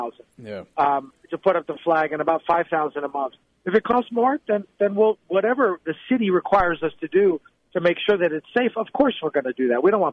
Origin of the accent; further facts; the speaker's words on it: Beirut, Beirut Governorate, Lebanon; now in United States; I'm an immigrant from Beirut, Lebanon, to this country.